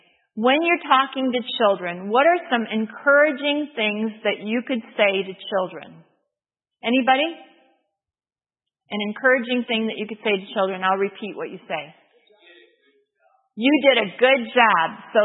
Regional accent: Detroit, Michigan, United States; those church members where I grew up in the Detroit area were always encouraging me.

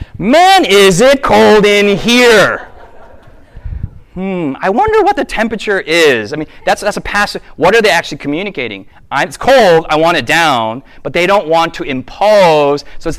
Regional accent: United States; I'm an American.

